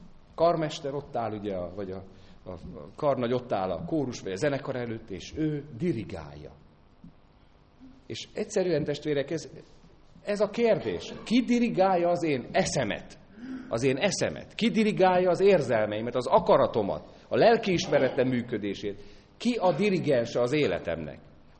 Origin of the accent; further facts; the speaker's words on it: Tápiószele, Pest, Hungary; amikor gyerekkoromban Tápiószelén éltünk, akkor még volt elég sok lovaskocsi